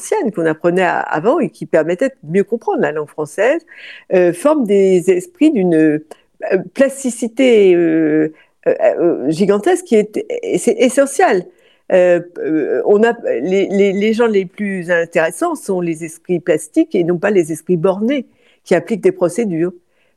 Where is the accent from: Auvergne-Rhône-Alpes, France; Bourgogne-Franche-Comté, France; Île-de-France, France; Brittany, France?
Brittany, France; Et même s'il pleut, c'est pas grave. En plus, moi, je suis bretonne, alors bon.